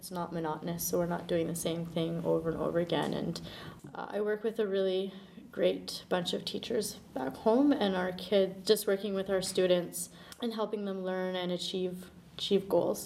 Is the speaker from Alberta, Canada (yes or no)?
yes; Fort Saskatchewan, Alberta, Canada; I'm from a small town called Fort Saskatchewan.